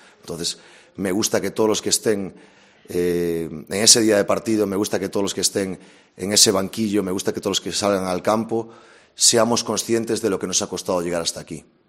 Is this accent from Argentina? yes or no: no; Galicia, Spain; como gallego, pues me siento tremendamente identificado con ellos.